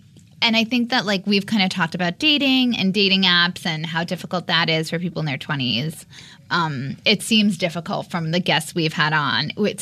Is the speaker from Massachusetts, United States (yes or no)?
no; New York, United States; I mean, I was thinking about how when I was in middle school, I'm from Long Island, we went to the mall.